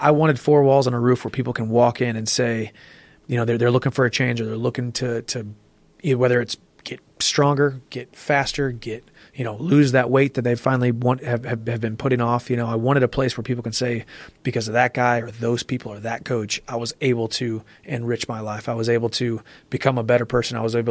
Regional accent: Missouri, United States; also born or lived in San Diego; now in Nashville, United States; We're both from Missouri. So it's closer to, you know, home where we grew up. We were living in San Diego together and wanted to just move back closer to the Midwest.

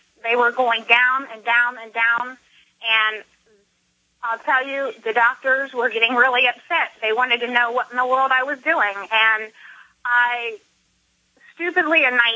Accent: Florida, United States; from Southeast Florida, close to the Palm Beaches.

